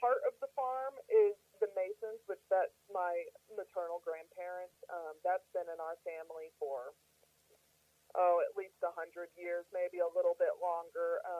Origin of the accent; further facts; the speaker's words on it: Calico Rock, Arkansas, United States; So I grew up in Calico Rock, Arkansas. It's located in north central Arkansas. If you're looking at a map, it's dead center between Fayetteville and Jonesboro.